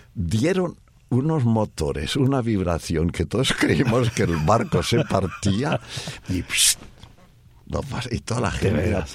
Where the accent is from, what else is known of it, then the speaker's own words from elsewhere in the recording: Barcelona, Catalonia, Spain; yo nací en Barcelona, viví allí y cuando se inició la guerra civil del año 36, sí, yo tenía 7 años. No soy un teenager